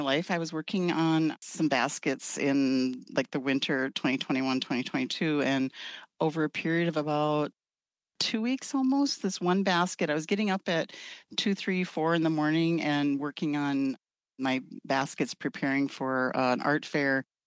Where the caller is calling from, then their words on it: Detroit Lakes, Minnesota, United States; Today, I'm joining you from Detroit Lakes. I've lived off the reservation since I graduated from high school, but never very far away, like in the city of Detroit Lakes for like over 30 years now.